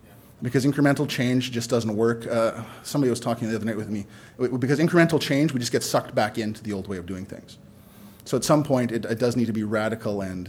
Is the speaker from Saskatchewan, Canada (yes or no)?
yes; Saskatchewan, Canada; Yes, I was from Saskatchewan.